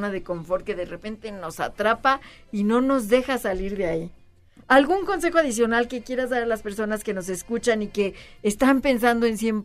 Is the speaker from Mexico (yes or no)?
yes; Mexico; hay que estar orgullosos de que somos mexicanos.